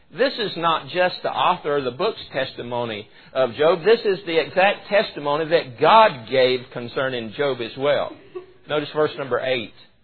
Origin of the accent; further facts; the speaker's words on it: Rutherfordton, North Carolina, United States; in this area where I was raised, and I was born in Ruffton